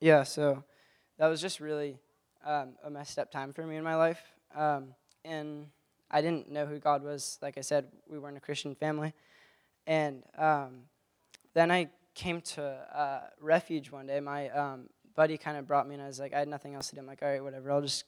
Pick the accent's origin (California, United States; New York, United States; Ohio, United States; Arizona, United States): California, United States; Laguna Beach; I've lived in Laguna Beach my whole life. I was born on June 3rd, 99, and lived my whole life here in Laguna.